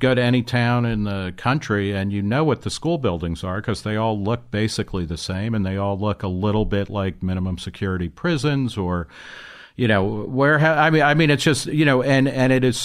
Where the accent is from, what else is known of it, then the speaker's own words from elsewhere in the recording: New Jersey, United States; where I grew up in New Jersey, the sports powerhouse teams, particularly in basketball and football, were almost always Catholic schools